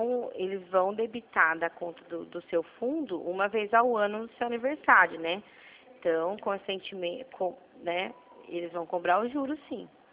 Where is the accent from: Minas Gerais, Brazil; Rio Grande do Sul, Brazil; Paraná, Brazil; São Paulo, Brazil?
São Paulo, Brazil; eu sou do interior de São Paulo, mas de Mirim.